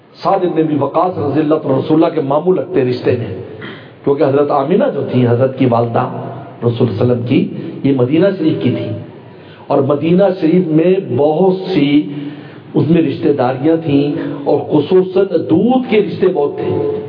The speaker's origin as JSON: {"language": "Urdu", "town": "Bahawalnagar", "region": "Punjab", "country": "Pakistan", "said": "میرا تعلق بھاون نگر سے میں رہتا ہوں، لیکن اگر سے میں بھاون نگر کے ہم نہیں، ہم چائنا کے رہنے والے ہیں سر"}